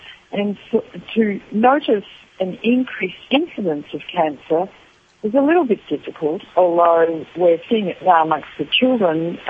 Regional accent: Australia; I'm an Australian, so I can say that.

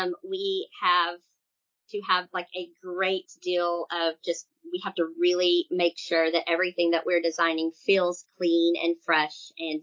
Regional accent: Oklahoma, United States; I'm only 4'8" and I'm from Oklahoma, and I talk like I, you know, should live in California.

